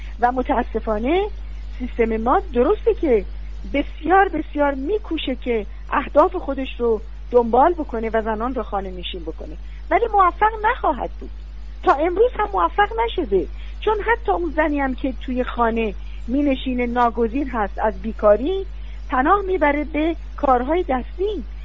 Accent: Iran; نه اینکه من بخوام خدای نکرده تعریف کرده باشم از خودم که ایرانی هستم

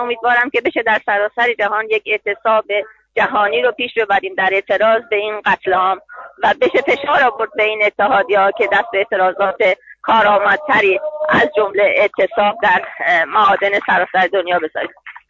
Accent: Iran; این تجربه هست برای من که از ایران میام

